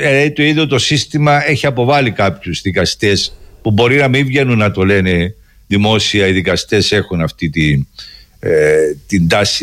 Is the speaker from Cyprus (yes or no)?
yes; Cyprus; Εγώ, σαν Κύπριος φορολογούμενος πολίτης, θα το πω ότι δεν είναι λάθη που κάνουν.